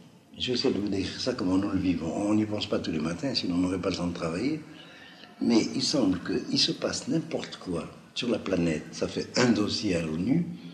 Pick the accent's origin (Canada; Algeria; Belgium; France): Algeria; first language Judeo-Arabic; French is a second language; moi je parle français, et encore parce que je suis algérien d'origine, ma langue maternelle c'était le judéo-arabe, et ma langue de culture a été le français